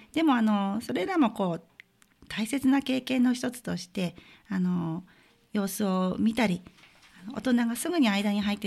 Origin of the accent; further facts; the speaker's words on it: Hachioji, Tokyo, Japan; 私は八王子生まれ八王子育ちで、この保育園に3年前に移動して、今毎日府中市に通っています。